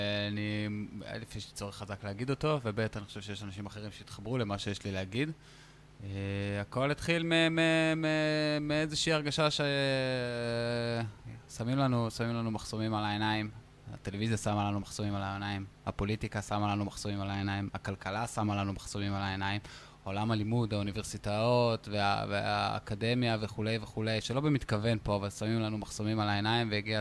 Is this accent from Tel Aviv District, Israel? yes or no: yes; Tel Aviv, Tel Aviv District, Israel; אני מתל אביב. בן 29